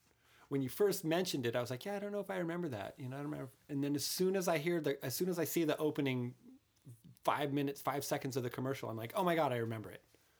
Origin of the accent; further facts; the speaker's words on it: Santa Cruz, California, United States; when I was a young boy growing up in Santa Cruz, my grandmother, who was a second generation San Franciscan